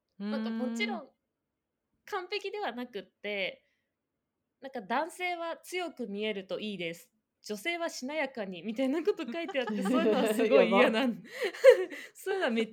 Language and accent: Japanese; Musashino, Tokyo, Japan; 私武蔵野市ちっちゃい頃からずっとこの辺りに住んでいて、やっぱりすごい過ごしやすかった